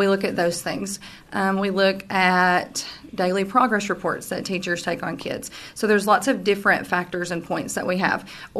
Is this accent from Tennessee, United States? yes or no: yes; Livingston, Tennessee, United States; I grew up in Livingston, Tennessee. I live in Alpine.